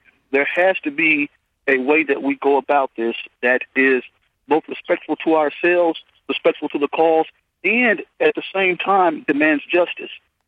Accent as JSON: {"language": "English", "town": "Huntsville", "region": "Alabama", "country": "United States", "tie": "born or raised there", "lives_now": "Nashville, United States", "said": "Having grown up here in the South, I'm in Nashville, Tennessee now. I grew up in Huntsville, Alabama."}